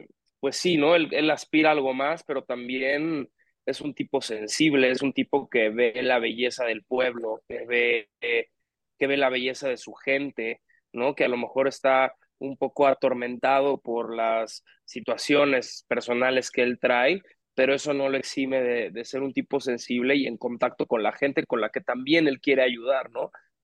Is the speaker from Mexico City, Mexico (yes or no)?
yes; Mexico City, Mexico; Yo soy de la Ciudad de México.